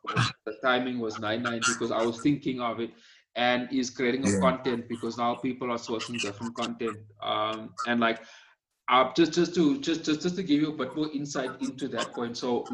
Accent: Kimberley, Northern Cape, South Africa; I know in my hometown, drive-ins was a big part of Kimberley nostalgia from the 90s. I know I certainly grew up with it.

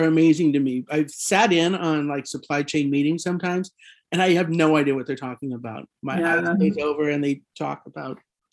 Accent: Colorado, United States; Although I grew up in Colorado with spicy food, so I'm into it

